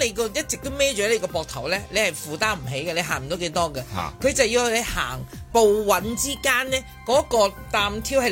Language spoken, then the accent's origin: Cantonese; Guangdong, China; 如果用我哋广东人好中意用，哇，水头好充足啊！